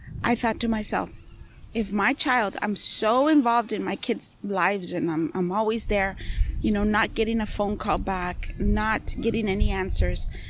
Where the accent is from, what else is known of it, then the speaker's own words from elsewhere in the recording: Heber, California, United States; Well, I was born and raised in Heber.